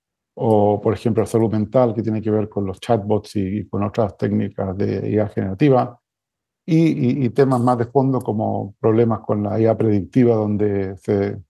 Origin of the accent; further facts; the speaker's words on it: Chile; born there; generalmente yo vivo en Silicon Valley, en Palo Alto, en California, pero también tengo presencia en Barcelona y en Chile, que es mi país natal